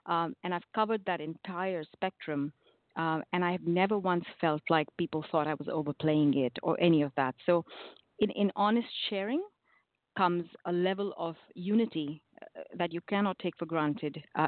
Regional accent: India; now in United States; I came all the way from India to the United States, and I find, you know, the United States to be a very, very forgiving, loving, kind, inclusive place, you see.

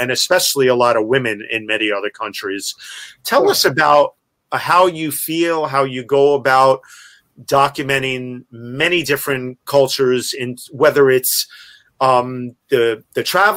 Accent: Greenwich Village, New York, United States; I grew up in Greenwich Village and I used to love sitting outdoors on stoops and in the park in Washington Square Park, watching people go by.

